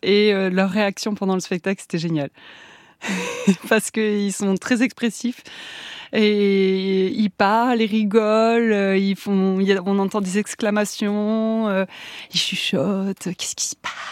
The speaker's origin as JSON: {"language": "French", "town": "Toulouse", "region": "Occitanie", "country": "France", "said": "Moi, je viens de Toulouse."}